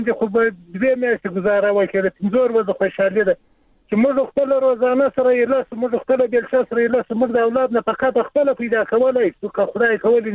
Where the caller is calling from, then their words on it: Shamulzai, Zabul, Afghanistan; زابل ولایت شملزو ولسوالۍ څخه خبره کوم.